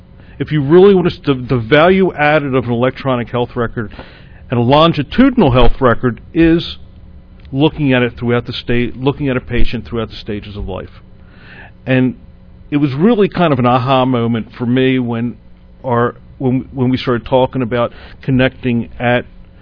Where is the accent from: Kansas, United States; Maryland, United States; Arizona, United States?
Maryland, United States; Baltimore; growing up in Baltimore, we have like some of the, our access to care is fabulous.